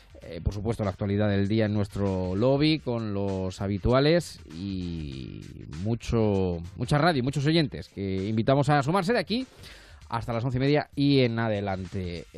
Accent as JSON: {"language": "Spanish", "town": "Toledo", "region": "Castilla-La Mancha", "country": "Spain", "said": "los que somos de Toledo resistimos, aguantamos."}